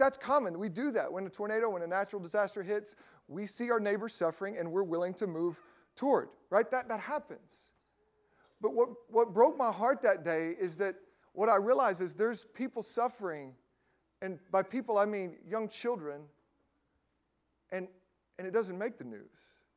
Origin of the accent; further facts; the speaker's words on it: Delwood, United States; I grew up in Delwood, you know, so north Pope County, and I remember riding the bus